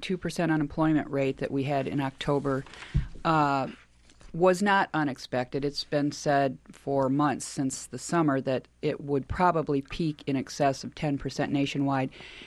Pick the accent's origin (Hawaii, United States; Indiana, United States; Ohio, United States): Ohio, United States; I grew up in Northwest Ohio in a very manufacturing district.